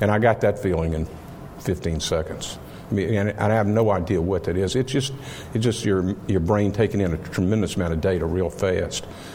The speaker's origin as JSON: {"language": "English", "region": "North Carolina", "country": "United States", "said": "Yeah, we're from North Carolina, but not quite that many."}